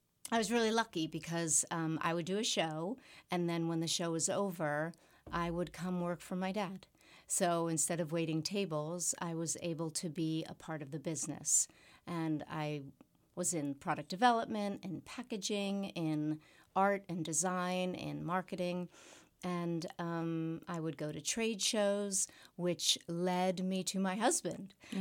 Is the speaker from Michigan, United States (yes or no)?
no; Pennsylvania, United States; And I said, well, tell me, I'm from Pennsylvania.